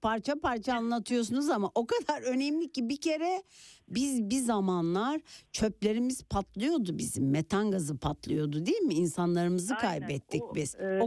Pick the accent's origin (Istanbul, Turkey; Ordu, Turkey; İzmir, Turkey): Istanbul, Turkey; Yani ben bunları satışı bir İstanbullu olarak ya, bunları dinlemek isterim.